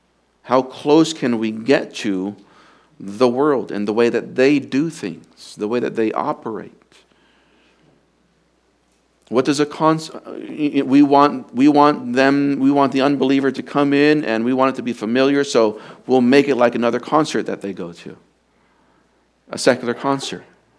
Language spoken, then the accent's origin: English; Vallejo, California, United States; For me, growing up in Vallejo, there was a specific, oh, you're from Vallejo.